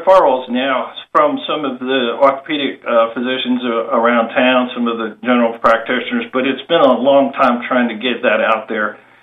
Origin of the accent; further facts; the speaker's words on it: Baton Rouge, Louisiana, United States; So, born and raised in Baton Rouge, Bromar High School, Louisiana Tech undergrad, LSU Medical Center in New Orleans.